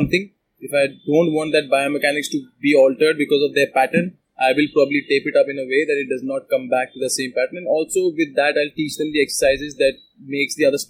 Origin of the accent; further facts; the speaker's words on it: India; we come from Indian, you know, middle class families